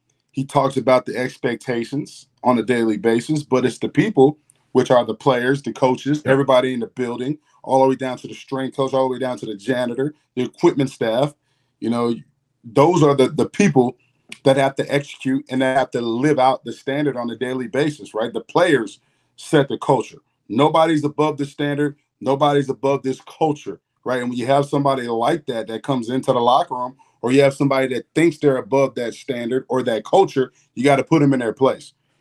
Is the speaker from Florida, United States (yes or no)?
yes; Florida, United States; Trust me, I'm from Florida, man.